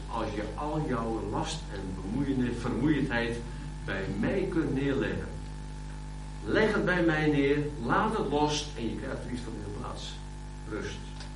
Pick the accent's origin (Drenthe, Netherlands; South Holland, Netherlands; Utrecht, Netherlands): South Holland, Netherlands; Katwijk; Ik ben opgegroeid in Katwijk. En ik vond het heerlijk om als jongetje aan de zee, 's morgens al naar het strand te gaan.